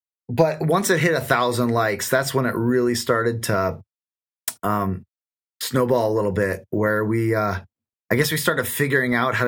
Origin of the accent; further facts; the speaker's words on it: Iowa, United States; I've been an Iowan all my life. I am from Flyover World.